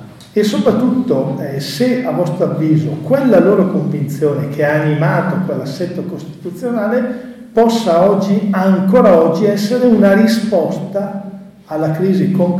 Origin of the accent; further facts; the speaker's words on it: Lombardy, Italy; Noi veniamo dalla Lombardia